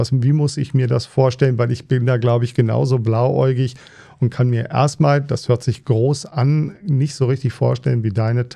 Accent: Bad Honnef, North Rhine-Westphalia, Germany; now in Mainz, Germany; Also ich bin Rheinländer, ich bin sozusagen auf der anderen Seite vom Gebirge groß geworden, in Bad Honnef bei Bonn. Und bin aber auch auf eine Schule im Rhein gegangen, so eine Inselschule.

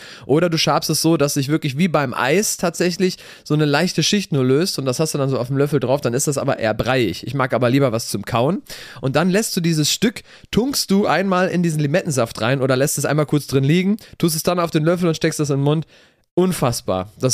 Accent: Brazil; als Brasilianer

